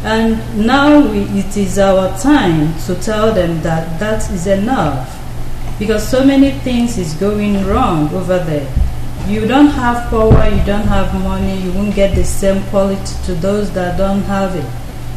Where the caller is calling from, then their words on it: Toronto, Ontario, Canada; I'm speaking, and we are broadcasting from Toronto, Canada.